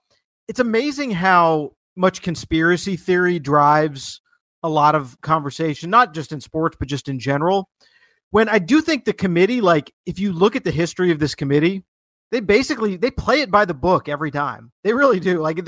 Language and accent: English; Atlanta, Georgia, United States; in the Peach Bowl in my hometown of Atlanta, Georgia on New Year's Eve.